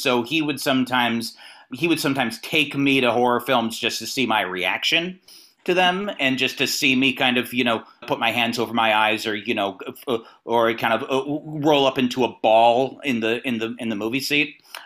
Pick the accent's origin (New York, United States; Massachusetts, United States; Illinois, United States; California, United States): California, United States; now in Los Angeles, United States; I'm from the NorCal region originally. I've been down here about a little over 10 years.